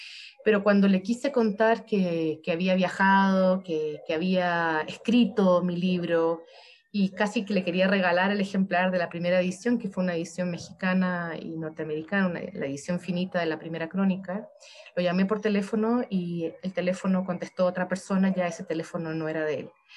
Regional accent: Santiago, Santiago Metropolitan Region, Chile; born there; se mueven hacia Santiago, que es donde yo nazco, y donde yo ya soy una chilena común y corriente

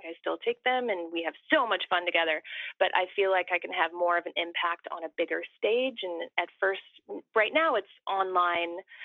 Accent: Midwest, United States; but I grew up in the Midwest, and that it's just not a career path there.

